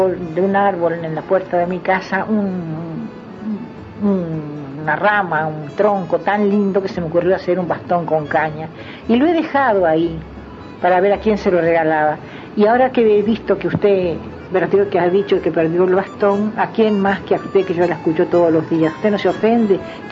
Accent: Uruguay; also born or lived in Bahía Blanca, Argentina; Mi padre eran rusos. Cuando llegaron a Argentina, yo nací en Bahía Blanca, en Argentina. Y yo nací, a los 2 años nos vinimos para Uruguay. Cuando yo tenía 2 años nos vinimos para Uruguay, aquí nos quedamos.

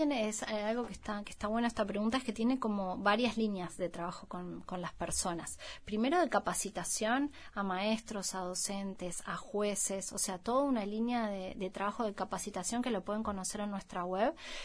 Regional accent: Uruguay

